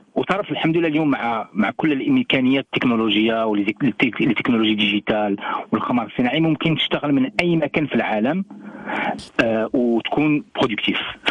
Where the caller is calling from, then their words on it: United Arab Emirates; أنا بحكيكم من الإمارات ولكن منطقتنا دائما في قلوبنا صراحة